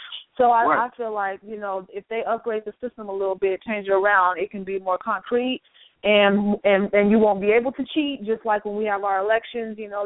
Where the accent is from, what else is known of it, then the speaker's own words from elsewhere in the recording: Los Angeles, California, United States; I'm from Los Angeles, so I will always be a Laker fan.